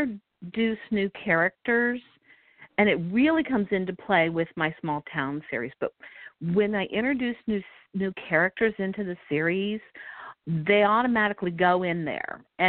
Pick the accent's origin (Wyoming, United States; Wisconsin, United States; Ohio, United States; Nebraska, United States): Ohio, United States; Westerville; he also has a condo in Westerville, which is north of Columbus, which is my hometown, which is why I set the books there.